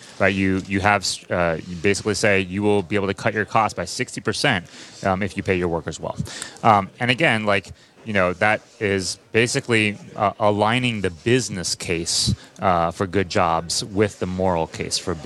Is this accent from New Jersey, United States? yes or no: no; West Virginia, United States; I'm from West Virginia, from center West Virginia, coal mining country.